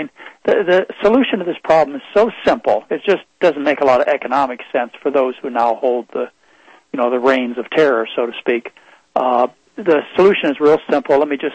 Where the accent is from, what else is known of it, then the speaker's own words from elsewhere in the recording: Michigan, United States; I was raised in Michigan. Okay. I was raised in Michigan, Midwest, parents who really cared about me, fortunately.